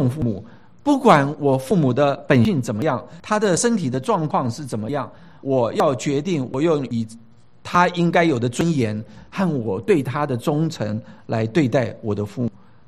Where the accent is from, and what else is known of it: China